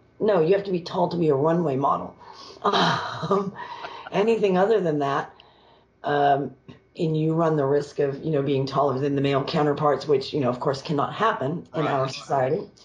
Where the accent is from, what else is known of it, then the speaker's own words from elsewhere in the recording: Silver Hill, Alabama, United States; moved away as an adult; now in California, United States; Well, I spent my young life growing up in Silver Hill, Alabama, of all places. I came here at pretty much 6 weeks after I graduated from high school, I came to California